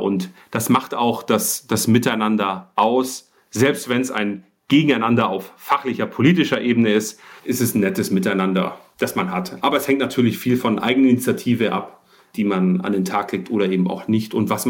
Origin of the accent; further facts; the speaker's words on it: Bavaria, Germany; born there; Ich bin ja gebürtiger Bayer